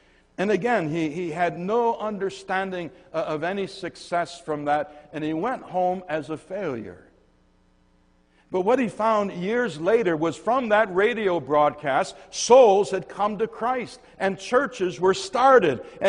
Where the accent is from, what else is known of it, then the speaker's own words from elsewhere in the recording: Michigan, United States; Where I grew up in Michigan, we had in our backyard trees, apple trees and cherry trees, and they weren't always bearing fruit.